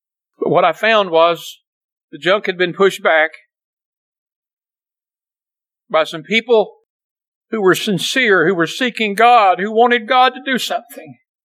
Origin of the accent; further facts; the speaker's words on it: Crab Orchard, West Virginia, United States; I came from Poduck Holler, West Virginia, known as Crab Orchard, West Virginia. I literally grew up in several different hollers in the hills of West Virginia.